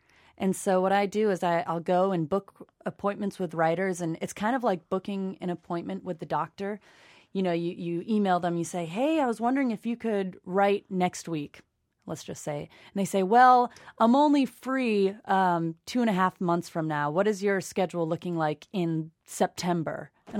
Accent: Massachusetts, United States; And I'm like, "Come on. I'm from Massachusetts. This is nothing."

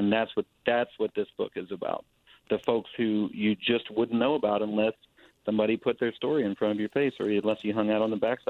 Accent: Louisville, Kentucky, United States; I mean, I'm from Louisville. We're from Kentucky, and we're sort of inundated with the majesty of racing and of the Derby

